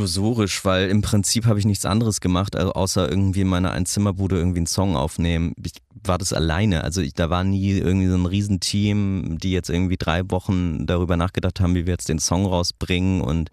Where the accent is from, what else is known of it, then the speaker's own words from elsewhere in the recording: Berlin, Germany; Ich bin Berliner Jung, ich bin nie weggegangen, bin immer hier geblieben, komme wirklich aus dieser Stadt.